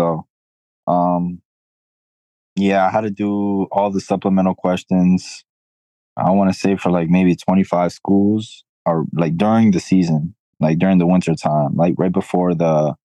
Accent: Lawrence, United States; growing up in Lawrence like my whole life

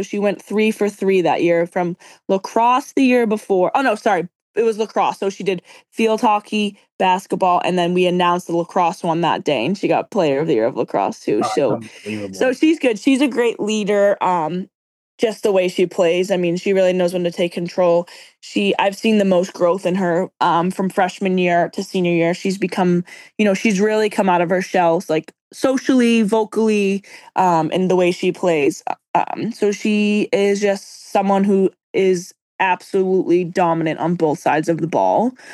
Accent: Tewksbury, Massachusetts, United States; also born or lived in Methuen; Methuen is my hometown, but I grew up in Tewksbury.

